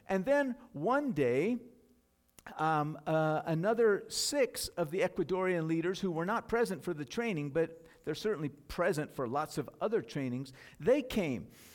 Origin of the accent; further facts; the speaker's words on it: United States; I, as a North American, as an American Christian, would be a little bit hard-pressed to go.